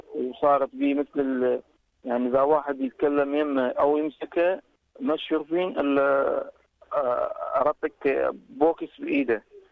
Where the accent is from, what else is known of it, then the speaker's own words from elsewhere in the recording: Iraq; عندنا بالعراق